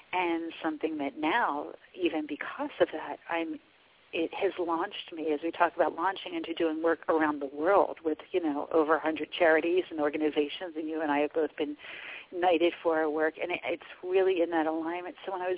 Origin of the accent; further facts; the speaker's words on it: Atlantic City, New Jersey, United States; And it happened to be my hometown. I'm from Atlantic City, New Jersey.